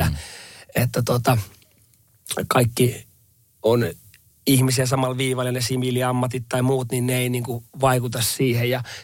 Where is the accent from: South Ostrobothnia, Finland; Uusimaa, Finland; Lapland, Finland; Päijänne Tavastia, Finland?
Uusimaa, Finland; Kirkkonummi; mun juuret on tuo Kirkkonummella. Mä oon siis koko ikäni asunut Kirkkonummella vähän eri paikoissa, mutta vaikuttanut aina siellä.